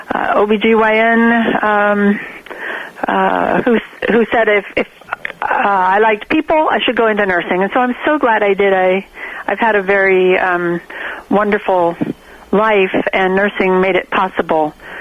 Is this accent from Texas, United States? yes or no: no; Sacramento, California, United States; Well, I'm 72 years old. I grew up in Sacramento. Television was new when I was young.